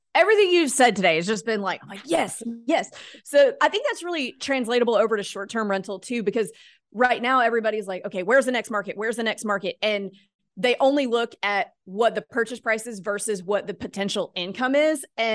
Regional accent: Mississippi, United States; Well, I grew up in Mississippi, and we don't go to Gulfport to the beach for a reason

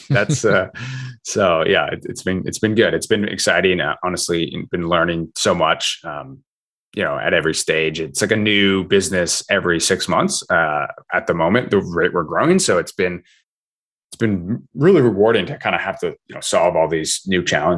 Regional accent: Vermont, United States; I grew up in Vermont, so I was a big snowboarder

